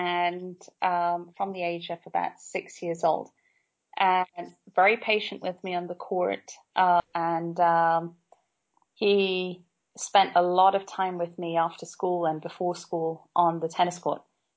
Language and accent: English; Nairobi, Kenya; as far as growing up in Kenya is fantastic. I absolutely have no complaints about that. Grew up in a large family in a small city, which is rapidly grown now, and has about almost 4 million inhabitants in Nairobi.